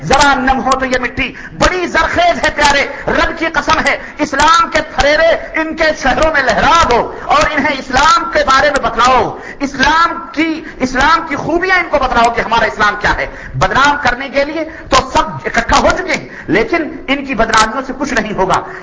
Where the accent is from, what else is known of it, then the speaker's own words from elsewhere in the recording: India; ہندوستان کے اندر آپ کو پتا ہے ہم چونکہ وہاں کے رہنے والے, اس لیے ہمیں معلوم ہے